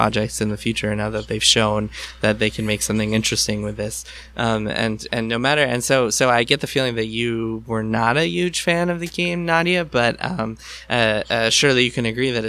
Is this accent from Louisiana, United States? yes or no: no; New York, United States; I grew up in New York.